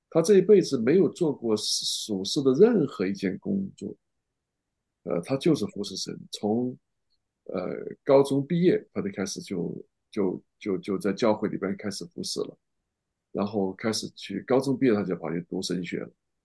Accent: Guangzhou, Guangdong, China; also born or lived in Hong Kong; 我是从小到大在广州长大，所以我会讲毛板台啦。我在香港也住了4年多。

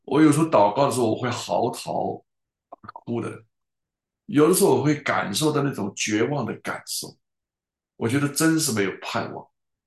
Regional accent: China; 我在中国长大，我经过文革，我在文化大革命经过

